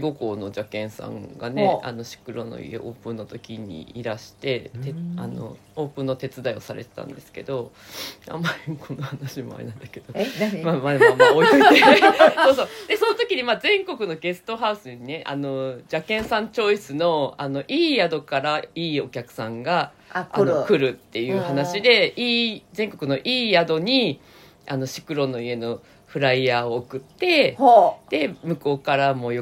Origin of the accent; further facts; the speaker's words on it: Hokkaido, Japan; 私も北海道出身で姉が札幌に住んでるので